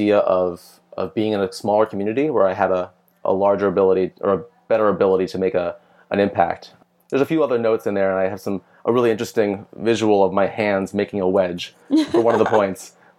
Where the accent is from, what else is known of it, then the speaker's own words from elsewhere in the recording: San Diego, California, United States; I'm from San Diego and went to school at Cal Poly